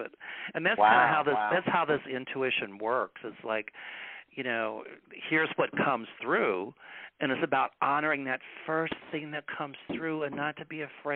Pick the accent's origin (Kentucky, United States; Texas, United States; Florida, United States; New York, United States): Kentucky, United States; because I'm from the South originally. I grew up on a tobacco farm in Kentucky.